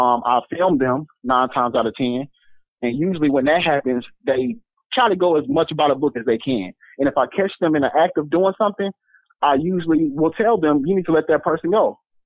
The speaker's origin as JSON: {"language": "English", "region": "Wisconsin", "country": "United States", "said": "right now, if I go online and I tell people I'm from Wisconsin, they will not recognize that as a place they know black people to live"}